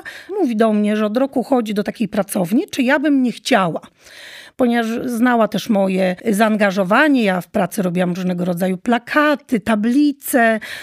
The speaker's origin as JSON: {"language": "Polish", "town": "Słupsk", "region": "Pomeranian Voivodeship", "country": "Poland", "also_born_or_lived": "Ustka", "said": "Ja pochodzę ze Słupska, całe życie w Ustce nad morzem, więc mnie morze bardziej pociąga niż góry."}